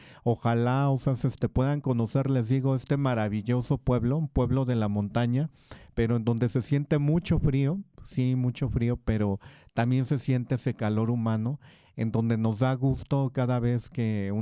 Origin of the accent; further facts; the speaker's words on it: San Pablo Xotepec, Mexico City, Mexico; no he comido unos ricos tamales tan deliciosos como los que preparan allá en mi pueblo de San Pablo Xotepec.